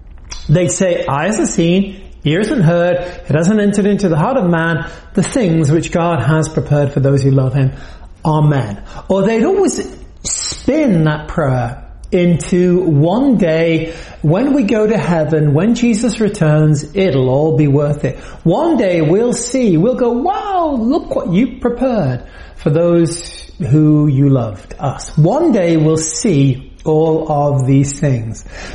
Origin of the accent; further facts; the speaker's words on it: United Kingdom; now in United States; I'm a Brit. I'm now an American.